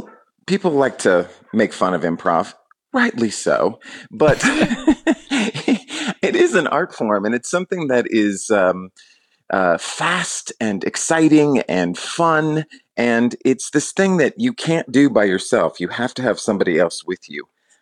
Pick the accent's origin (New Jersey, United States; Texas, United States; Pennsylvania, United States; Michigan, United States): Texas, United States; San Antonio; I spent my entire childhood here